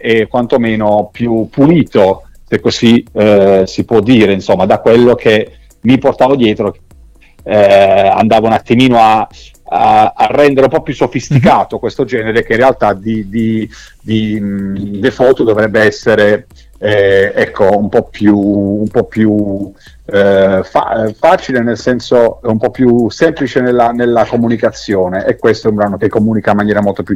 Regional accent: Apulia, Italy; poi io vivo in Puglia, quindi farò anche delle cose nella mia terra.

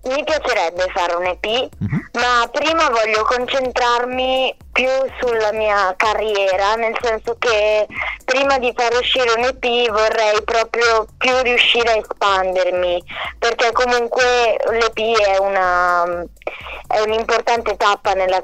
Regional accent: Aosta Valley, Italy; io vengo più da più su, da un paesino che è al confine proprio con la Francia. Quindi, anche se la Valle d'Aosta sembra piccola da fuori, in realtà ci sono un sacco di cose, e amo molto la mia valle

